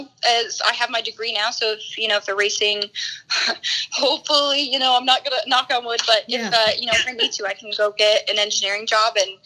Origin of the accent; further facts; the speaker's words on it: Colorado, United States; obviously I'm from Colorado, so growing up, you know, doing a lot of outdoor activities